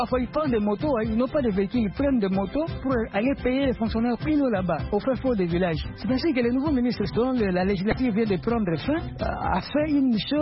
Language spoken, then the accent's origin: French; DR Congo; chez nous en RD Congo, dernièrement il y a eu des législatives